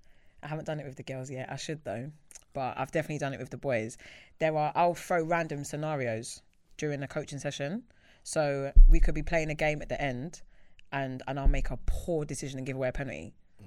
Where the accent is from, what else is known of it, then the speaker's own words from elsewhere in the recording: Croydon, London, United Kingdom; I grew up in Croydon. So like you're around a lot of high pressured scenarios all the time.